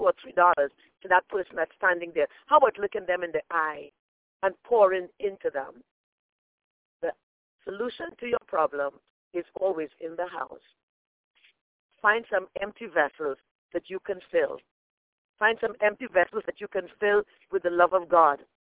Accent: Trinidad & Tobago; And as the preacher said yesterday, you know, you remember, I'm from Trinidad.

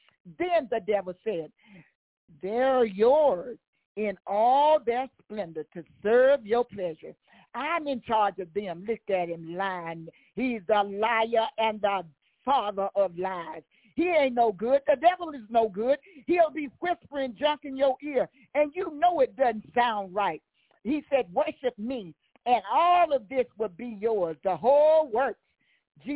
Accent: Mississippi, United States; I'm a person from Mississippi, and some of you I know when I say this, you're already about to regurgitate, but it's okay.

